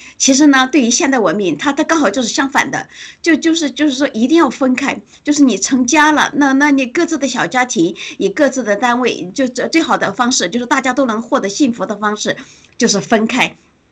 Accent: China; 那我们中国人是没有你那样的梦的

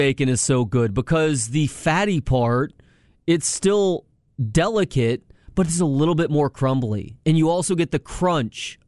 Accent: Dallas, Texas, United States; But I've also been going to the state fair since I was a kid, it being up in Dallas, did my growing up in the Metroplex.

